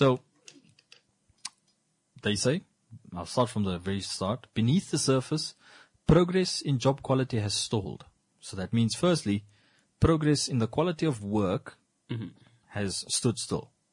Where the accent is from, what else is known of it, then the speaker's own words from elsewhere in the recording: Rehoboth, Hardap, Namibia; because I come from Rehoboth